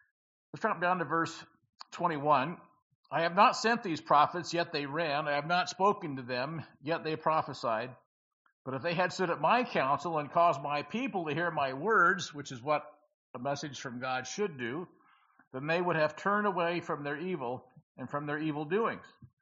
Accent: Illinois, United States; I grew up in Tornado Alley back in central Illinois, and I remember feeling that and seeing those.

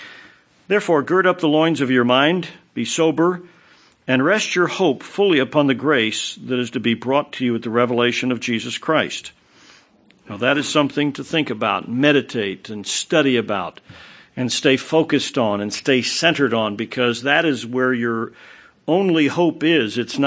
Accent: Maryland, United States; And growing up in Western Maryland

